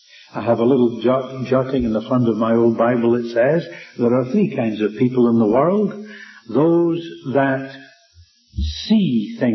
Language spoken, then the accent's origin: English; Scotland, United Kingdom; Now, I'm a Scot, and I didn't think that was full value for my money.